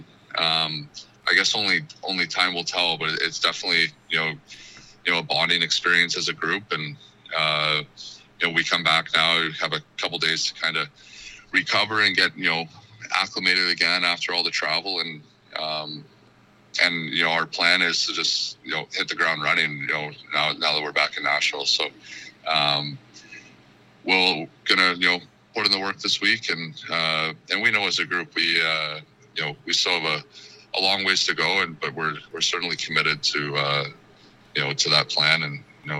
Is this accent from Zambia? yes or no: no; Canada; As a Canadian, I get to play close to home all the time